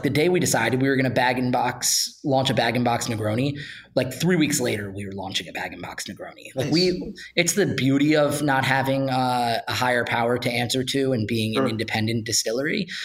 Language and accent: English; New Jersey, United States; because I'm Italian American. I grew up in New Jersey.